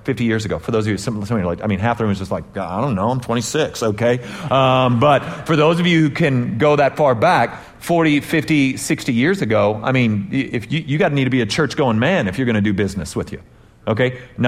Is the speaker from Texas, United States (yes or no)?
yes; Texas, United States; Because I'm Texan.